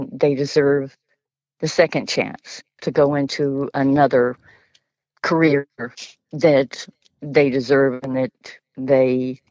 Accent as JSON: {"language": "English", "region": "Oklahoma", "country": "United States", "tie": "born or raised there", "said": "City girl, grew up in Oklahoma"}